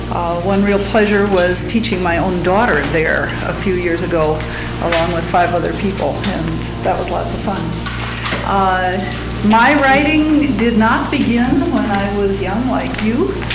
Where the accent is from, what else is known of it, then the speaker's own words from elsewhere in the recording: Northfield, Minnesota, United States; I come from Northfield, Minnesota, where I've lived for lots of years and worked at St. Olaf College, not as a teacher so much, but as a secretary in the art department.